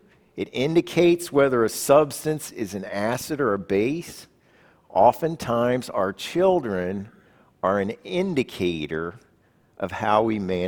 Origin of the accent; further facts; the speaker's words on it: Columbus, Ohio, United States; also born or lived in New Jersey; Growing up in Columbus, Ohio, and then moving to New Jersey, living close to the Jersey Shore, we often went down to the beach.